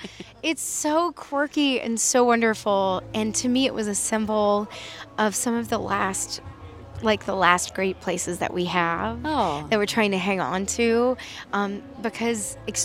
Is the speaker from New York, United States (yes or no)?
no; North Carolina, United States; I am from North Carolina, and which is we are very proud of our pork barbecue.